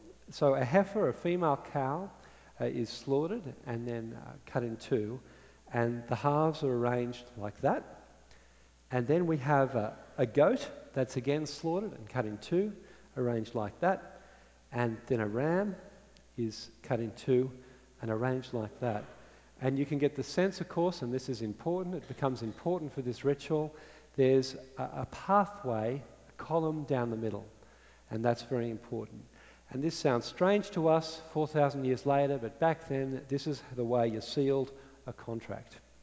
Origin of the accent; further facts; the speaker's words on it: Australia; I'm Australian. Don't know if you guessed.